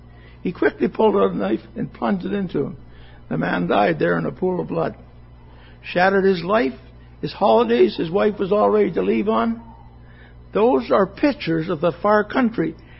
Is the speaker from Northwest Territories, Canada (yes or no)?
no; Kenora, Ontario, Canada; I was working recently with a young fella who was from Kenora, Ontario, my hometown.